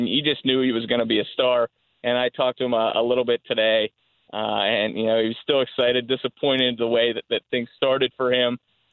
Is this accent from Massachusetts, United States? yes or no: no; Syracuse, New York, United States; It's something you can say, we're from Syracuse, we went to Syracuse University.